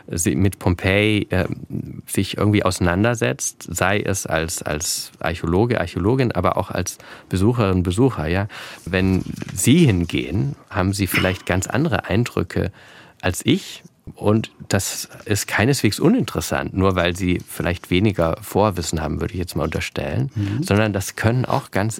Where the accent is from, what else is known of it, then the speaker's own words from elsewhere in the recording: Baden-Württemberg, Germany; ich bin aufgewachsen in Süddeutschland, da im ländlichen Oberschwaben, und es war einfach ja auch so ein altes Bauernhaus